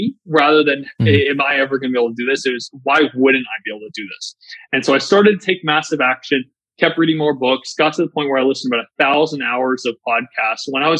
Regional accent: Virginia, United States; So I grew up in Northern Virginia on a farm.

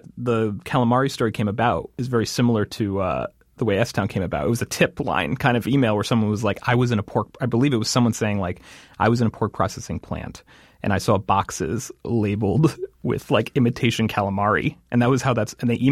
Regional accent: Shelton, Connecticut, United States; I'm from Shelton, Connecticut.

